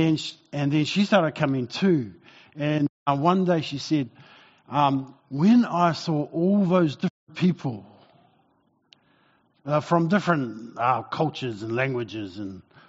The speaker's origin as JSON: {"language": "English", "town": "Porirua", "region": "Wellington", "country": "New Zealand", "tie": "born or raised there", "said": "I grew up in Porirua, just half an hour north of Wellington."}